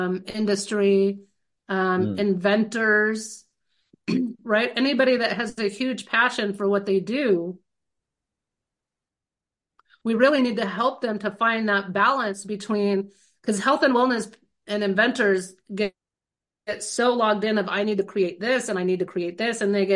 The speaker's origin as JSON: {"language": "English", "region": "California", "country": "United States", "tie": "born or raised there", "said": "I grew up in the 90s too. And I grew up in California."}